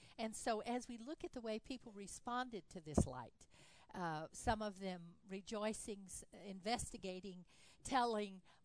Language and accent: English; Tucson, Arizona, United States; When I was a child, I grew up in Tucson, Arizona. That's very far south. It's almost to the Mexico border.